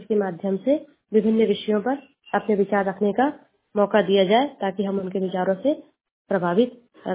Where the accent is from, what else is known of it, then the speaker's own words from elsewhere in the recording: Madhya Pradesh, India; मैं एक शासकीय शिक्षिका हूँ और मैं छिंदवाड़ा जिले की निवासी हूँ।